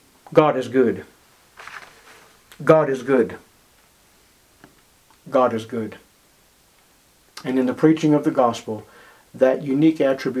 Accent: Boston, Massachusetts, United States; Where are you from? I'm from Boston.

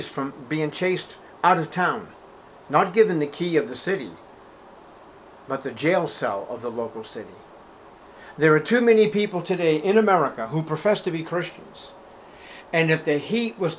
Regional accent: Boston, Massachusetts, United States; As a Catholic growing up in Boston in the 60s and early 70s, I didn't see any gospel being preached.

